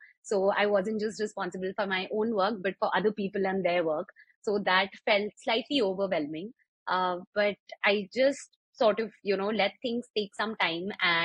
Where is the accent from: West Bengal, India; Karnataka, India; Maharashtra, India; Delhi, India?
Delhi, India; I've been born and raised in Delhi. So I was in Delhi at that time as well.